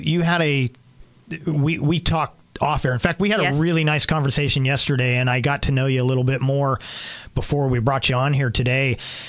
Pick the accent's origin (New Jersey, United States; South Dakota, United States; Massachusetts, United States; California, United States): California, United States; When I grew up in California, I was kind of a suburban kid, but my dad's business, we dealt a lot with dairies.